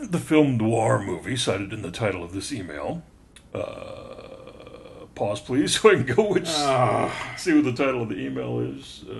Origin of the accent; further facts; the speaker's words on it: England, United Kingdom; I do this not only as an Englishman